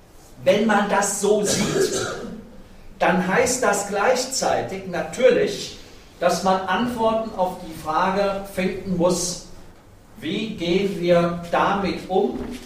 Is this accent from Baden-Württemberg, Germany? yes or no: no; Bonn, North Rhine-Westphalia, Germany; Ich komme aus Bonn, in der Nähe von Köln